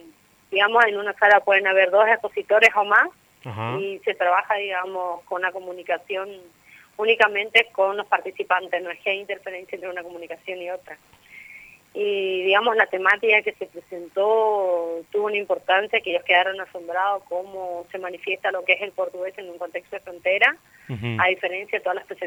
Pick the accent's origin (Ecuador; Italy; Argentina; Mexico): Argentina